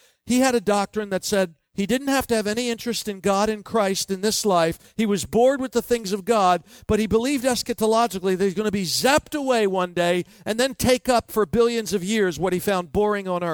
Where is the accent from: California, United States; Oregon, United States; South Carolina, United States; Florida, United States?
Florida, United States; Miami; But I grew up in Miami where they have real delis and where you need a wheelbarrow to take the sandwich to your car.